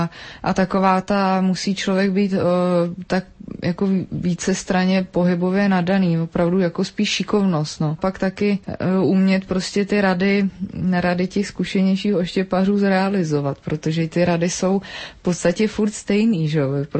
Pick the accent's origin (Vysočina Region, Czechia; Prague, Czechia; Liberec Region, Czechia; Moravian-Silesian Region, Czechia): Liberec Region, Czechia; Jablonec nad Nisou; protože já jsem z Jablonce nad Nisou, tak my jsme prostě projížděli Jizerský hory už v 5. třídě